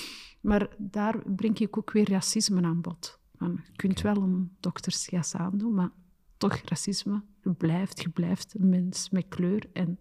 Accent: Belgium; Ik ben Marokkaans, ik ben Belgisch.

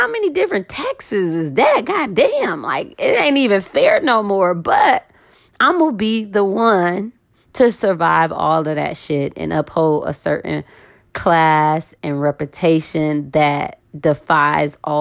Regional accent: Cleveland, Ohio, United States; Like I said, growing up, I'm from Cleveland. I told y'all that.

